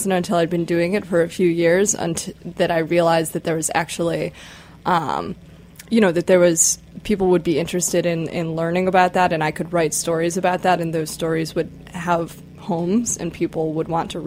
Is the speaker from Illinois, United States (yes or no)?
yes; Chicago, Illinois, United States; I actually wrote a story about openly gay students in my high school, of which I grew up in Chicago, and I went to a big public high school